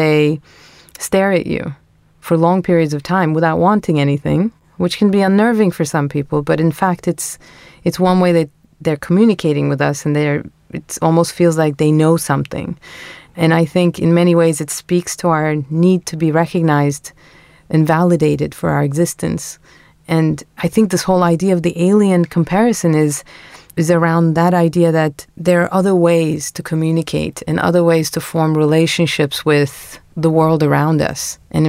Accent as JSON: {"language": "English", "region": "Istanbul", "country": "Turkey", "tie": "born or raised there", "said": "Well, I was lucky enough to have been born and raised in Istanbul and had my childhood mostly in the backyard of our apartment building with cats."}